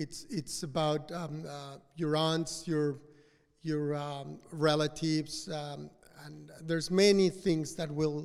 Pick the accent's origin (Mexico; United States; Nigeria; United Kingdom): Mexico; moved away as an adult; now in Australia; Yes, all of us, all my kids and Erica, we were all born in Mexico, and we came to Australia 14 years ago.